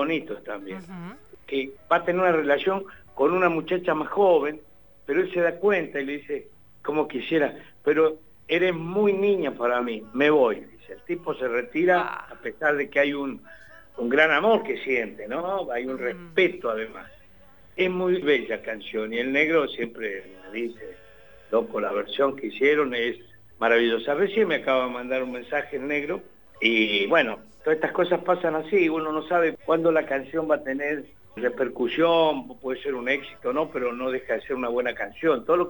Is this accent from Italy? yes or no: no; Córdoba, Argentina; accent: Cordobés tonada; De Córdoba capital.